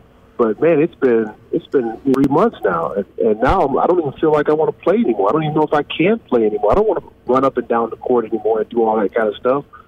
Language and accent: English; Michigan, United States; to come back and play in front of my hometown fans and my family at the Palace, that was huge. That was my hometown Pistons